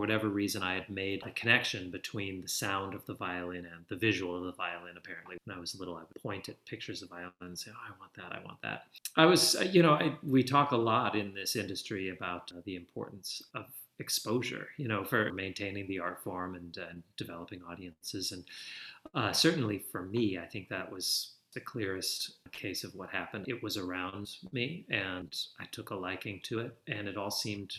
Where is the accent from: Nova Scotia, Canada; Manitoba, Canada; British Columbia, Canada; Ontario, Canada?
Manitoba, Canada; I'm old now, right? I just turned 45 a couple weeks ago. And I think it's a different age. I mean, growing up in Manitoba, Canada in the 80s, I think was like growing up in the 60s and certain other places.